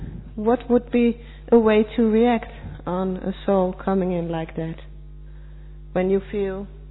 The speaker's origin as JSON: {"language": "English", "country": "Netherlands", "second_language": "English", "said": "I'm from Holland. This is my first time in Madhuban."}